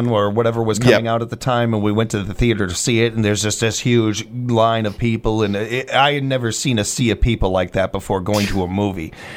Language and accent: English; United States; I'm an American, too. I'm talking about myself, too, here and everything.